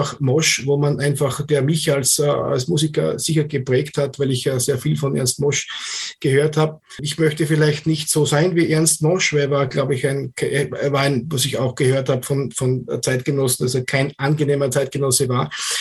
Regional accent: Austria; Ich würde mich freuen und ich glaube, die Leute bei uns in Österreich, die würden sich auch freuen, von dir was zu hören

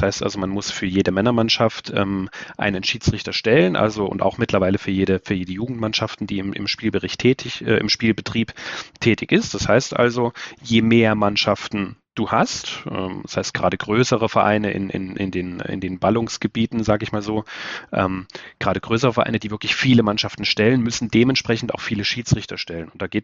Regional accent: Friedrichroda, Thuringia, Germany; weil ich aufgewachsen bin in Friedrichroda. Das ist also eine Kleinstadt im Thüringer Wald.

